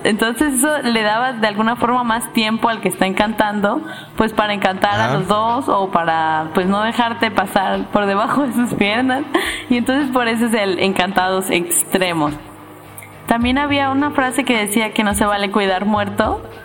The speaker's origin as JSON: {"language": "Spanish", "country": "Mexico", "said": "si en algo somos buenos los mexicanos es en saltarnos las reglas y hacer trampa"}